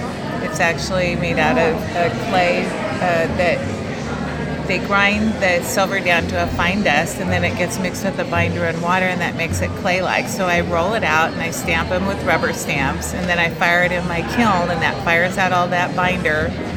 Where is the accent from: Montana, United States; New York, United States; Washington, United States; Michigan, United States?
Washington, United States; Walla Walla; also born or lived in California; I grew up in Walla Walla, Washington